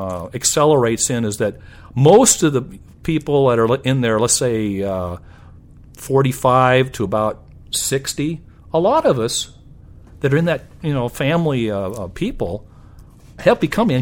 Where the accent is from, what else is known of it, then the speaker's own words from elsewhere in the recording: Washington, United States; And I grew up on the West Coast in Washington State, and it was very easy to talk to Japan from the West Coast versus the East Coast.